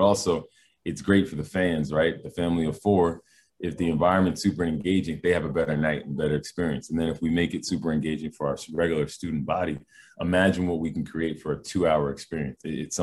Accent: Massachusetts, United States; You know, I grew up in Massachusetts.

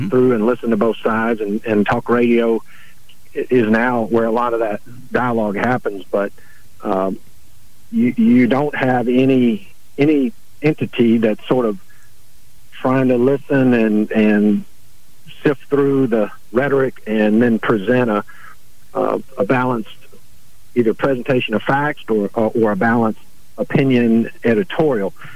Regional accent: Pine Bluff, Arkansas, United States; As you said, I grew up there, went to college in Memphis, and I was working for the newspaper in my hometown in Pine Bluff and loving it.

